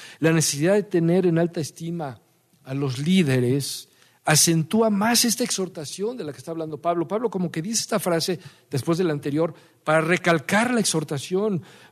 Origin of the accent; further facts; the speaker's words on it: Dominican Republic; Ya hablé como dominicano.